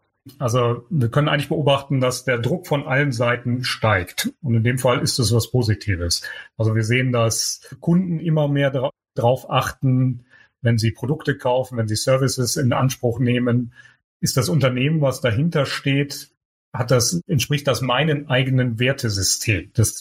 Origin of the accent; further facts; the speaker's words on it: Cologne, North Rhine-Westphalia, Germany; born there; now in Düsseldorf, Germany; Wir sind jetzt zurück ins Rheinland gezogen. Als geborener Kölner ist Düsseldorf ein bisschen konfliktbehaftet, hier hinzuziehen. Ich freue mich aber, dass ich seit 11 Jahren oder nach 11 Jahren jetzt wieder ins Rheinland zurückkomme.